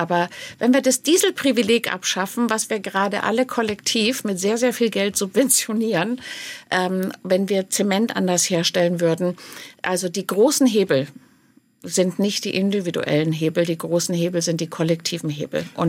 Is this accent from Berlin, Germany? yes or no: yes; Berlin, Germany; Also ich komme aus Berlin und wir haben eine Dürre